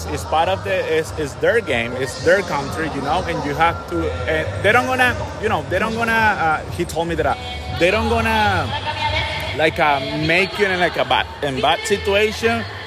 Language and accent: English; Venezuela; We're from Venezuela together, yeah.